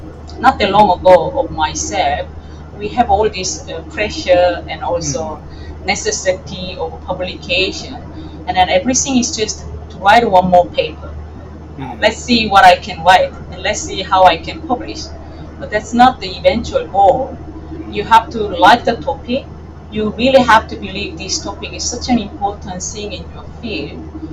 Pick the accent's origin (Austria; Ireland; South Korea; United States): South Korea; first language Korean; English is a second language; I did my PhD in my country. I didn't do my PhD in English. I did my PhD in Korean, which is my mother tongue.